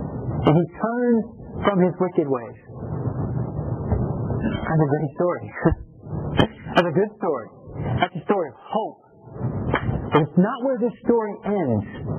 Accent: Rogers, Arkansas, United States; also born or lived in Bentonville; I grew up in Northwest Arkansas, Rogers, Bentonville, the home of Walmart.

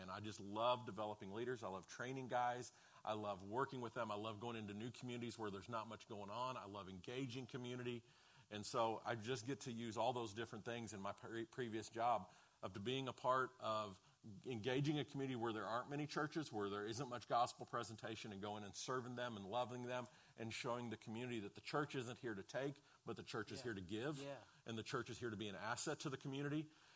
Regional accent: Missouri, United States; now in Philadelphia, United States; But I grew up in Missouri. My dad was a pastor's kid, my dad was a pastor, so I was a pastor's kid. And so Missouri's kind of been where we grew up and were raised. But 18 years ago, I moved to Philadelphia

